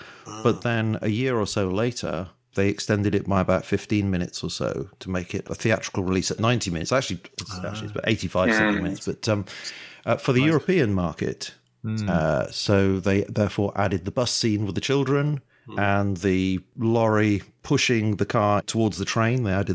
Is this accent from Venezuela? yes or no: no; United Kingdom; Oh, sorry, I'm very British, aren't I?